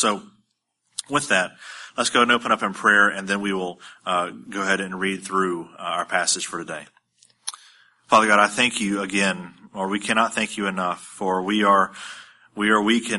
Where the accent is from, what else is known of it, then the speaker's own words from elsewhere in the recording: Brunswick, Georgia, United States; Hannah is my wife over here. We're from Brunswick, Georgia